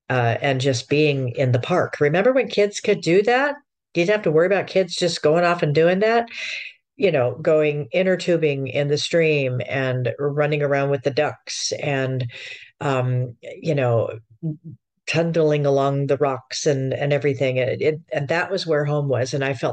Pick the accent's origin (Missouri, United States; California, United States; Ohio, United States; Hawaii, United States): Hawaii, United States; I loved the palm trees and the banyan trees. I grew up in Hawaii there, I'm speaking of.